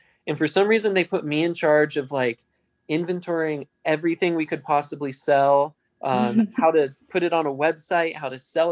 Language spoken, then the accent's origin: English; Maryland, United States; now in Seattle, United States; a lot of my friends out here in Seattle think I'm from Pennsylvania, not from Maryland.